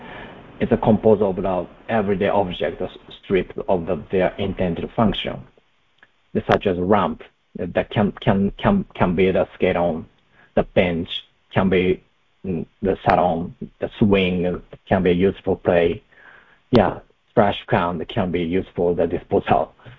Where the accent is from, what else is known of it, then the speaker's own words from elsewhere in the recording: Japan; English is a second language; now in New York, United States; Yeah, actually, I was originally from Japan. That I moved to New York that 3 years ago.